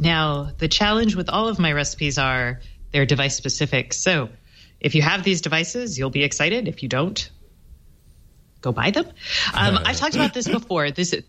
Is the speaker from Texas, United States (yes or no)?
yes; Texas, United States; I mean, I'm a Texan. We're like, wait, barbecue plus Mexican?